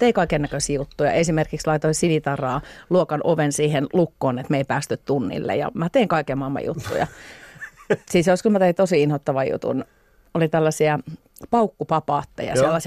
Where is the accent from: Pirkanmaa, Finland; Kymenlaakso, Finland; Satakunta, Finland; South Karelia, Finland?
Satakunta, Finland; Pori; Mä oon kasvanut Porissa, no. Noormarkun kylässä. Siis Noormarkku oli itsenäinen kylänsä silloin, mutta on myöhemmin liitetty Poriin. Mä oon siellä ollut tämmöisessä hyvin tavallisessa suomalaistyöläisperheessä lapsuuteni